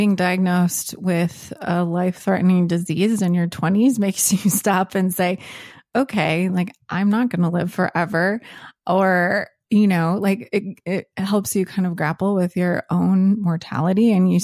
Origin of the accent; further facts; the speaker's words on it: Minnesota, United States; now in Indianapolis, United States; Yes, I'm from Minnesota originally, and Alex is from Indiana, and right now we reside in Indianapolis.